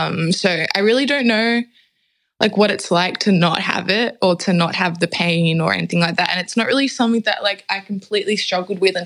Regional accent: Sydney, New South Wales, Australia; born there; I was born in Sydney, Western Sydney to be exact. I come from, my dad, he was born in Uruguay and moved over to Australia when he was young.

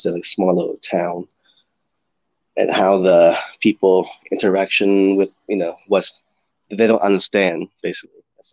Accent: Thailand; English is a second language; Like I said, my first vision is to shoot in my hometown, Thailand, the countryside

